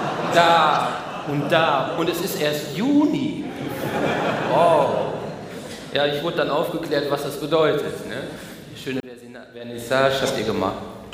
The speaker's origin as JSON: {"language": "German", "region": "North Rhine-Westphalia", "country": "Germany", "said": "ich komme aus Ostwestfalen, habe die herrlichen drei Buchstaben auf meinem Motorrad und auf meinen Autos, LIP, Living in Paradise."}